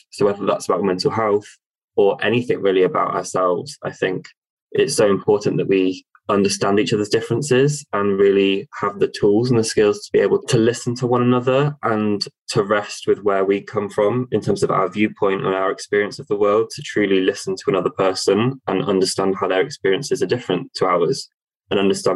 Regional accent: Worcester, West Midlands, United Kingdom; So I grew up in Worcester in the Midlands. So yeah, quite a decent sized city, I would say. A nice place to grow up. But ultimately, I went to university at Birmingham. And then for opportunities, I moved to the South to start my career.

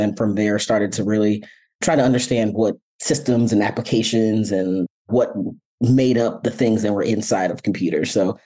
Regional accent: Silver Spring, Maryland, United States; English is a second language; also born or lived in Nigeria; So I grew up actually in Silver Spring, Maryland. I immigrated from Nigeria, where I was originally born. So I've been in the DMV area on and off for, the last 20 years or so.

